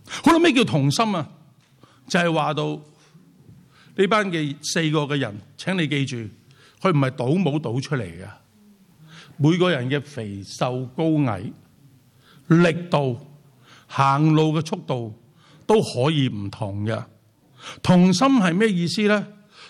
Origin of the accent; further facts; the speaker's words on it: Hong Kong; now in United Kingdom; 我好深体会到今日的华人教会，特别英国的华人教会，更加需要学习这一样。因为我们来自香港不同的教会，不同的背景